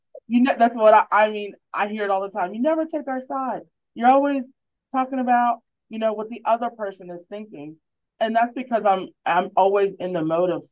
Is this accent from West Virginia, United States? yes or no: yes; Parkersburg, West Virginia, United States; It was at in my hometown, Parkersburg, West Virginia, and my cousins actually worked there.